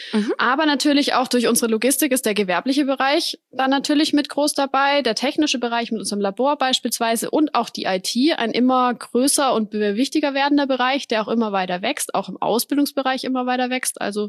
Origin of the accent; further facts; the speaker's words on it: Weikersheim, Baden-Württemberg, Germany; Ansonsten bin ich auch jemand, der hier aus der Region kommt, also aus dem Taubertal. Ich bin in Weigersheim aufgewachsen, lebe dort bis heute. Wir haben dort ein Haus gebaut, bin dort in der Heimat